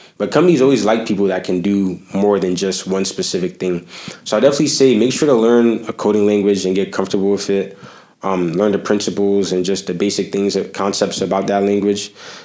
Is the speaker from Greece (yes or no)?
no; Baltimore, Maryland, United States; I'm a Ravens fan. I'm from Baltimore.